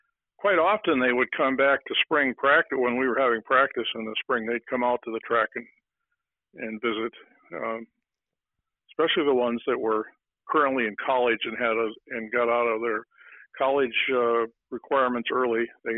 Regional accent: Pipestone, Minnesota, United States; I grew up in Pipestone, Minnesota, and graduated from Pipestone.

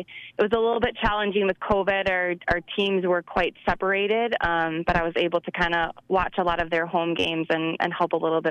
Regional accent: Hollandale, Minnesota, United States; Yeah, so I grew up in Hollandale and went to Albert Lea High School.

